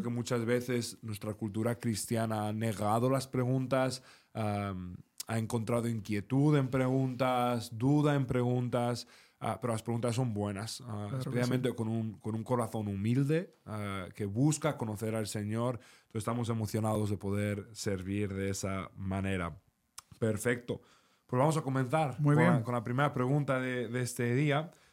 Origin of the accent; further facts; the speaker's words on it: Spain; Y como español, a mí me duele un poco